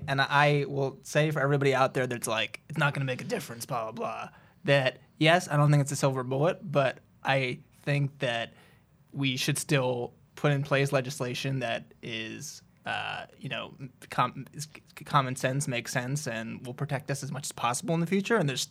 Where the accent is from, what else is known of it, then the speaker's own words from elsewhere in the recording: New Jersey, United States; there was a recent case in New Jersey, my home state where I grew up